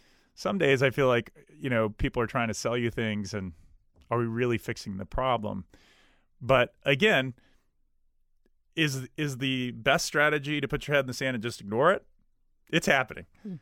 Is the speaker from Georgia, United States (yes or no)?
yes; Georgia, United States; I was from Georgia, a state that certainly you have Republican, Democrat friends.